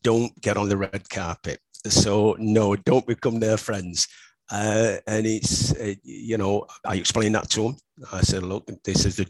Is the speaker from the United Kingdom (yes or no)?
yes; Yorkshire and the Humber, United Kingdom; me being a Yorkshireman